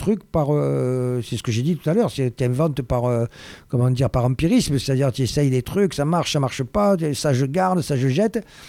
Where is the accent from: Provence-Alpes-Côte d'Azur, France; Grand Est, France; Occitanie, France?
Provence-Alpes-Côte d'Azur, France; Marseille; on était fort en tant que Marseillais.